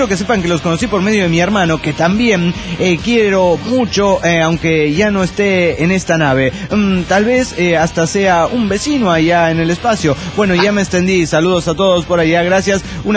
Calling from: Buenos Aires, Argentina; de Buenos Aires, Argentina.

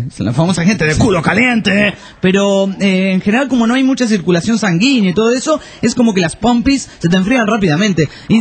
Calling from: Toluca, State of Mexico, Mexico; de Toluca. Les cuento que aquí hace un pinche frío de mierda, que casi se me congela el culo.

